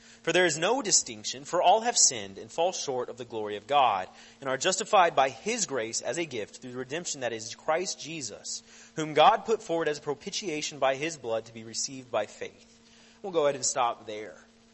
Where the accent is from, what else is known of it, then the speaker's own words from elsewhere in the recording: Yorktown, Virginia, United States; moved away as an adult; also born or lived in Florida; So I grew up in Virginia, in Yorktown, and I lived there for most of my life. I lived there for, I think, 18 years until I went to college. I went down to Florida College